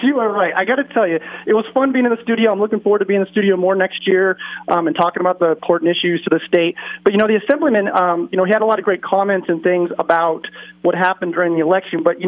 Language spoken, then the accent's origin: English; Nevada, United States; You know, I was born and raised here in Nevada. I've been involved in politics for 23 years.